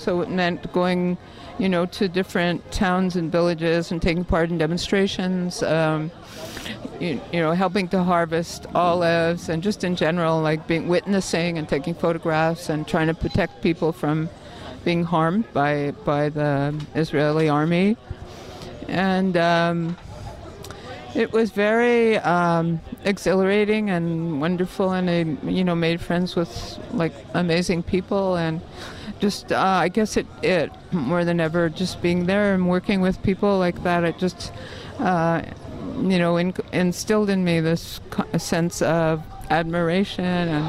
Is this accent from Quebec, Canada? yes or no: yes; Montreal, Quebec, Canada; I'm 80 years old, which means, and I grew up in Montreal.